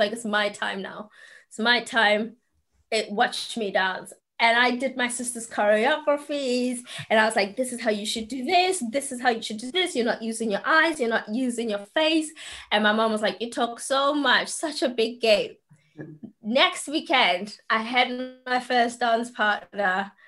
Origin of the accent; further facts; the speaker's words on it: South Africa; we grew up in South Africa. It was apartheid times.